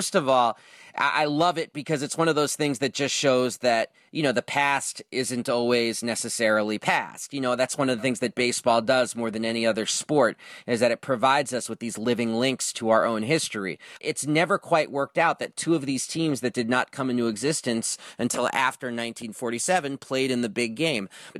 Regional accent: New York City, New York, United States; Yes, I'm from New York City. Yes, I've been a Mets fan my entire life.

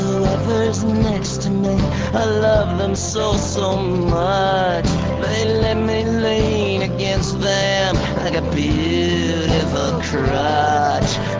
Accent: Midwest, United States; No, I grew up in the Midwest.

